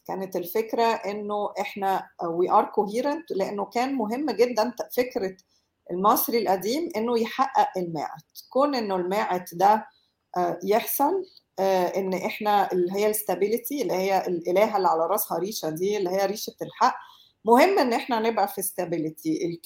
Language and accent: Arabic; Minya, Minya Governorate, Egypt; انا ست، انا من المنيا برضو، ست فلاحة،